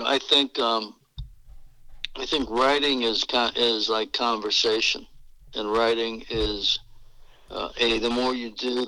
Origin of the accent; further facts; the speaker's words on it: Chicago, Illinois, United States; I'm from Chicago. There was no four-year university in the state of Illinois that would accept me out of high school.